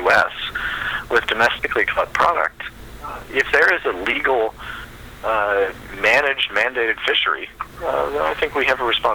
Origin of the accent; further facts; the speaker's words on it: Washington, District of Columbia, United States; now in Boston, United States; born and raised in Washington, D.C., spent a lot of time down on the Chesapeake Bay, specifically tributaries of, and all over the world, working as a fisherman over in Africa.